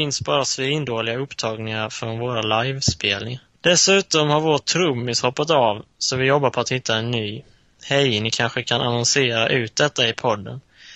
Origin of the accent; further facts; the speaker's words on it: Halmstad, Halland County, Sweden; Halmstad ju.